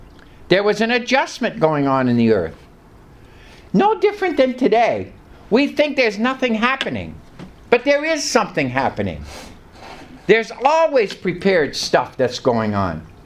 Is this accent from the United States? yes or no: no; Canada; Because myself, I came from Canada.